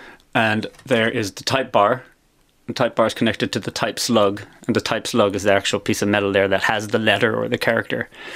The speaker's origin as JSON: {"language": "English", "region": "Midwest", "country": "United States", "tie": "born or raised there", "accent": "American-Irish hybrid", "moved": "as an adult", "lives_now": "Ireland", "said": "I grew up in middle America."}